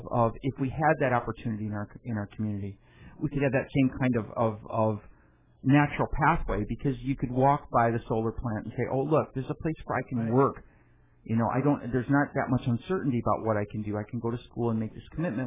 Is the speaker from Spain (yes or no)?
no; Midwest, United States; Well, I can speak to this because I grew up in the Midwest in the Rust Belt, and when I was a kid, basically half the people in school with me wanted to work at General Motors at Fisher Body.